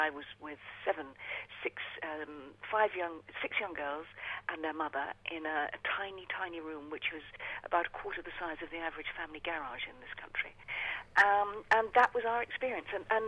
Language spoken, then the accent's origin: English; South West England, United Kingdom; Because, I mean, I was brought up in the West Country, where we didn't have a professional theatre for many, many years